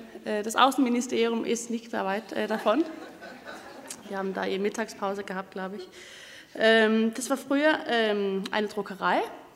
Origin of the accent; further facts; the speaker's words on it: Copenhagen, Capital Region of Denmark, Denmark; ich bin aus Kopenhagen, wie gesagt